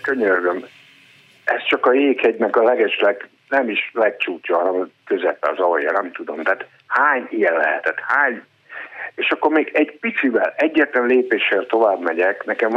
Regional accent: Székesfehérvár, Fejér, Hungary; born there; moved away; hogy én régen elmentem ebből az országba, ami nekem a szülő az ám, mert a Székesfehérváron születtem

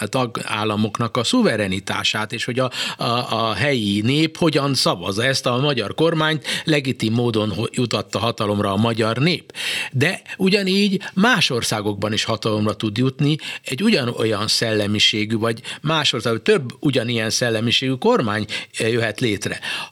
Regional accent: Hungary; de mivel magyarok vagyunk

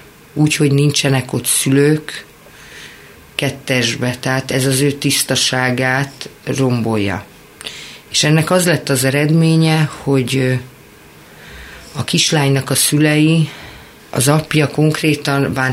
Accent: Piliscsaba, Pest, Hungary; ugye én Pilis Csabán nevelkedtem, mint mondtam, Esztergomban dolgoztam a misszióba

